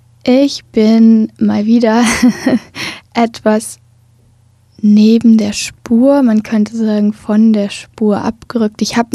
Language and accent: German; Berlin, Germany; born there; now in Hamburg, Germany; so wie ich jetzt zum Beispiel aus Hamburg, und ich bin ja in Berlin geboren